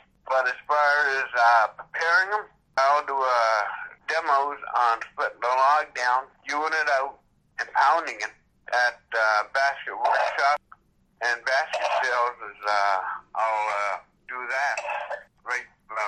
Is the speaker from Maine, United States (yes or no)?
yes; Houlton, Maine, United States; I'm from Houlton, Maine.